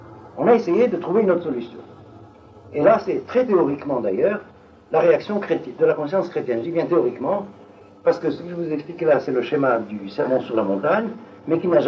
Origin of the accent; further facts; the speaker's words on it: Algeria; born there; also born or lived in France; moi je suis né en Algérie, et j'ai fait mes études occidentales en France